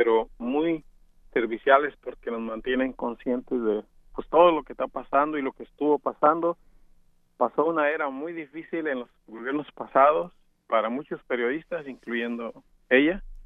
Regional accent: Mexico; los que somos de México

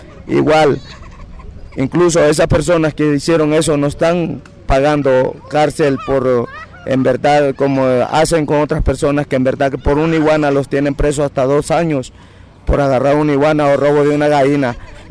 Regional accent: Guatemala; con eso venimos desde Guatemala

